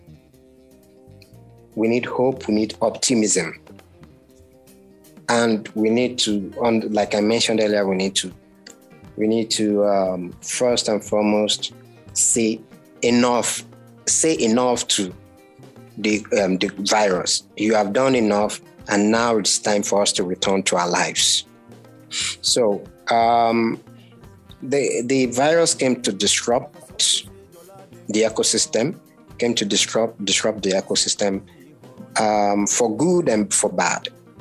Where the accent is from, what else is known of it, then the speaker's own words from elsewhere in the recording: Nigeria; as a Nigerian living in Lagos, I always have to prefer going all the way to the UK